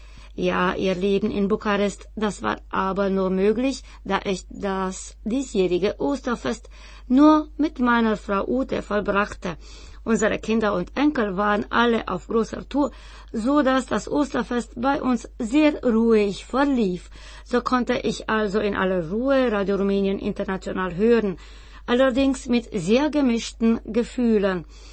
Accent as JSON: {"language": "German", "town": "Gera", "region": "Thuringia", "country": "Germany", "tie": "born or raised there", "said": "Auch in meiner Heimatstadt Gera gab es mal eine Schmalspurbahn"}